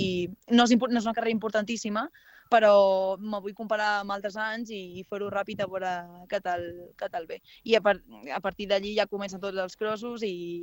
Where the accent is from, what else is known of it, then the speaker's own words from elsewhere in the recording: Formentera, Balearic Islands, Spain; jo he crescut a la Mola, a Formentera, a Pescamins